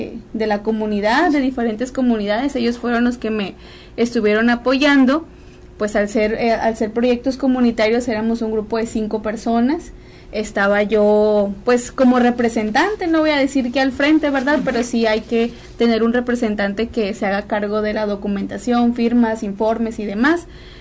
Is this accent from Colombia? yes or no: no; Goros 2, Sinaloa, Mexico; Soy de Goros 2, en el municipio de Ahome, comunidad indígena.